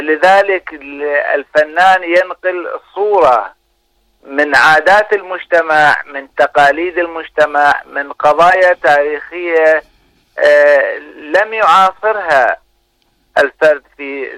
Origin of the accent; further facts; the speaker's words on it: Iran; موقفكم الشريف الذي نحتز به كإيرانيين، أنا كإيراني أحتز بموقفكم وأتشرف به.